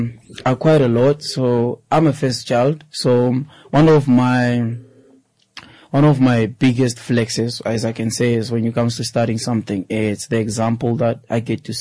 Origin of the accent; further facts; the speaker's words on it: Walvis Bay, Erongo, Namibia; Proudly, I grew up in Avalvis, specifically in Kwesabmund, and to narrow it down, in Tutaleni. For a lot of the years, Tutaleni was considered as one of the poorest side of Avalvis Bay, in the whole of Avalvis.